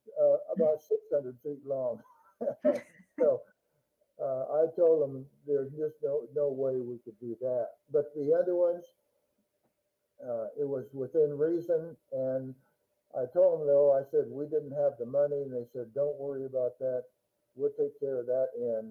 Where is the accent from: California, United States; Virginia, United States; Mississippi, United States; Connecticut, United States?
California, United States; I come from Northern California, where there's logging and mining and civil type activities, dams, bridges, and stuff like that.